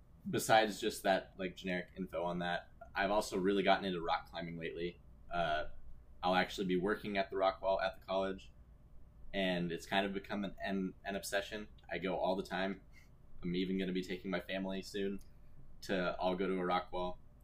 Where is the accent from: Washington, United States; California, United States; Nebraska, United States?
Nebraska, United States; I'm originally from Nebraska